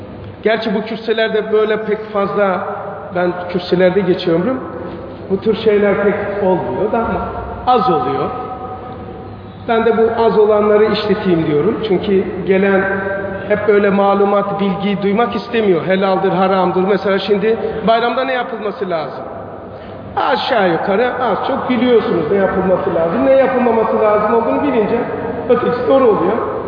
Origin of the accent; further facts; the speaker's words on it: Pazar, Rize, Turkey; Ben aslı buralıyım. Geçen birkaç ay önce de buradaydım. Ben pazarlıyım.